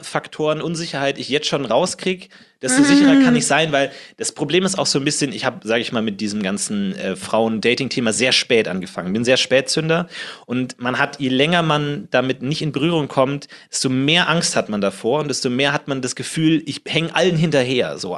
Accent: Munich, Bavaria, Germany; now in Berlin, Germany; Ich komme aus München eigentlich.

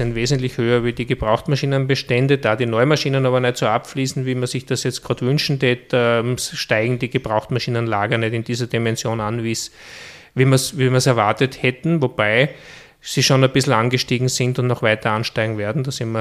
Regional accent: Austria; bei uns in Österreich

